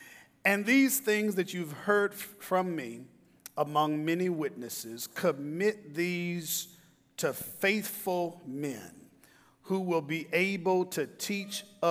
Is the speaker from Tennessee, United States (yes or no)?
yes; Columbia, Tennessee, United States; If you know anything about country churches, I grew up in Columbia, Tennessee.